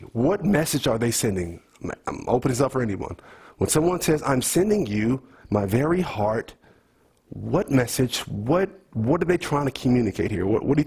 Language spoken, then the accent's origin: English; Oakland, California, United States; I'm from Oakland.